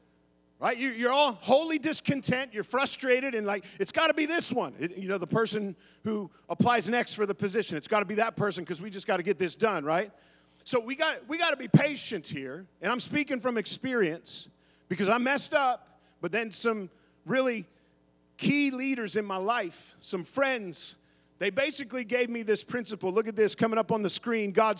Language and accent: English; Pittsburgh, Pennsylvania, United States; We both born and raised in Pittsburgh. We grew up. She's the east side. I grew up Beaver County with Ben.